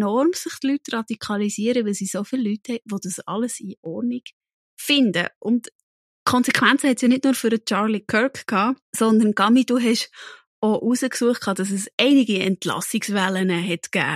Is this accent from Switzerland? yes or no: yes; Switzerland; Und ich meine, bei uns in der Schweiz